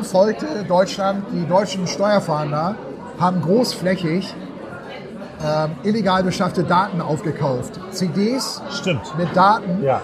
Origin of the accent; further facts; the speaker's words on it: Switzerland; was ist bei uns im Land eigentlich los, dass solche Menschen hier bei uns in der Schweiz damit so losfliegen können.